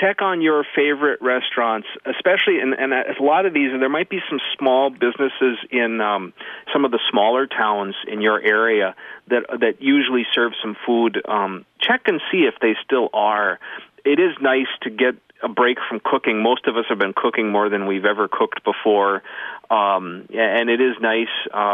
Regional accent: Cherry, Minnesota, United States; I'm from Cherry.

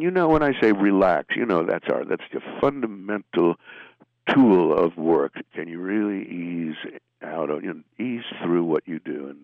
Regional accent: New York, United States

